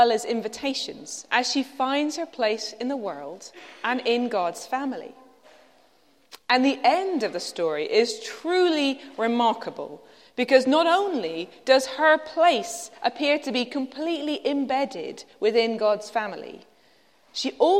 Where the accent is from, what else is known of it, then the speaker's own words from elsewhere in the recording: Netherlands; Some of you will know that I was born in Holland and lived there on and off growing up.